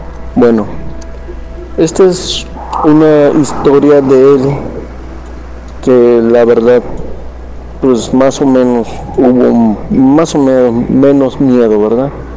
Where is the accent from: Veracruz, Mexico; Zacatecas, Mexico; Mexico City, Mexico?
Veracruz, Mexico; Coatzacoalcos; now in Reynosa, Mexico; Yo soy originario de Coatzacoalcos, Veracruz, pero radico aquí en Reynosa, Tamaulipas.